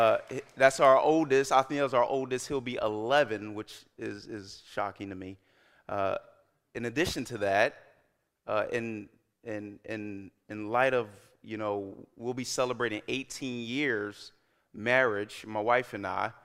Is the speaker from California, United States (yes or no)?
no; Alexandria, Virginia, United States; now in Dumfries, United States; Since then, I've had the privilege to move down to Dumfries, which is a change for me. I'm from Alexandria.